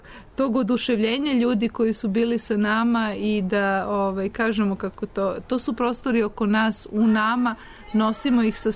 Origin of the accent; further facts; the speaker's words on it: Belgrade, Serbia; Ja sam Beograđanin.